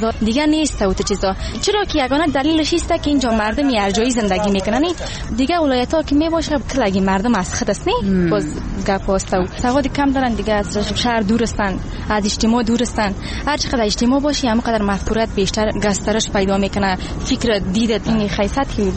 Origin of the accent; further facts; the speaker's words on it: Badakhshan, Afghanistan; also born or lived in Faizabad; now in Kabul, Afghanistan; از بدخشان هستم. اینجا آرسی کردیم، فعلا اینجا زندگی میکنیم.